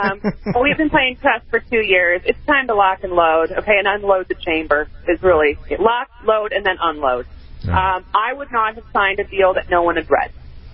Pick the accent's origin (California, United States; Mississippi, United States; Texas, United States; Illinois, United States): Illinois, United States; Elgin; Yeah, I'm born and raised in Elgin, Illinois. I used to work in Aurora. grew up around the Northwest Chicagoland area.